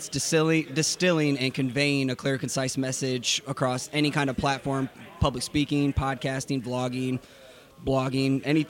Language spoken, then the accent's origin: English; Iowa, United States; I am from Iowa.